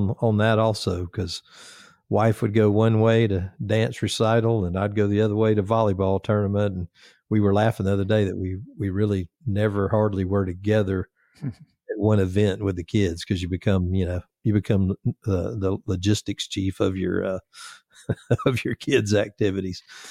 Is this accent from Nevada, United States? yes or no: no; Conyers, Georgia, United States; So I started at my local department, where I grew up in Conyers, and, stayed there about 7 years and then ended up going to the city of Atlanta in 92 and doing 30 years there.